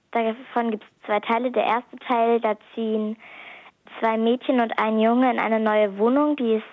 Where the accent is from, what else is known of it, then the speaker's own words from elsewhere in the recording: Hamburg, Germany; Ich bin 10 Jahre alt und ich komme aus Hamburg.